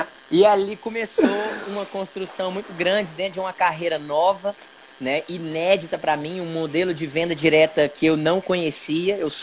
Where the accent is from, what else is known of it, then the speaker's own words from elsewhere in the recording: Caldas Novas, Goiás, Brazil; now in Goiânia, Brazil; eu tenho 27 anos de idade, eu sou natural da cidade de Caldas Novas, mas eu moro na capital de Goiás, em Goiânia, há 8 anos